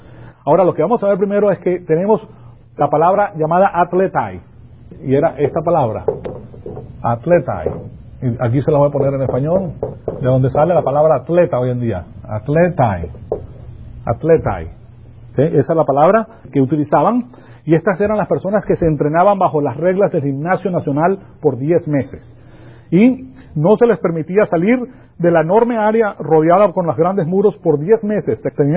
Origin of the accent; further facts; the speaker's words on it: Venezuela; Yo me recuerdo que cuando yo me crié en Venezuela, yo tenía un tío mío que era embajador.